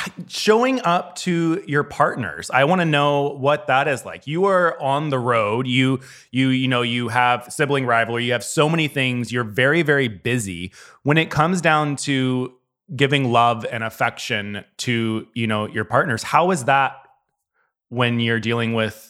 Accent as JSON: {"language": "English", "region": "the South", "country": "United States", "tie": "born or raised there", "said": "because when I grew up in the South, it was very like taboo to have more than one partner."}